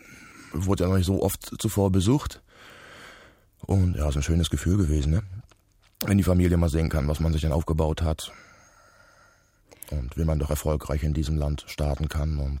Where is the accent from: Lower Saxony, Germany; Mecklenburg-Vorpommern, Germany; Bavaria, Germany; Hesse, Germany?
Mecklenburg-Vorpommern, Germany; wir sind Mecklenburger, Angler.